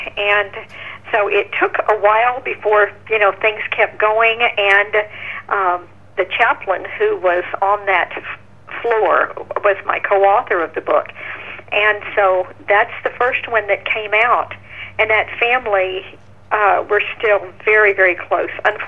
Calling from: Atlanta, Georgia, United States; Atlanta, Georgia.

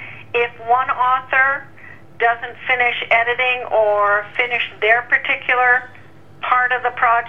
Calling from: East Coast, United States; I am calling in from the East Coast, where, again, sometimes you need the air conditioner and the heat on at the same time.

